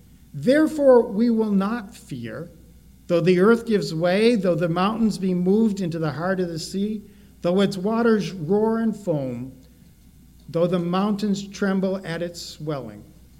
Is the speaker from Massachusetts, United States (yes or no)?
yes; Colrain, Massachusetts, United States; Now, the town I grew up out in Western Mass, a little town called Coleraine